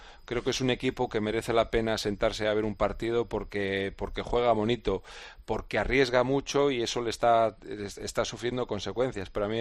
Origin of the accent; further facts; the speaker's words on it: Cantabria, Spain; yo como racinguista, como cántabro, yo espero que mañana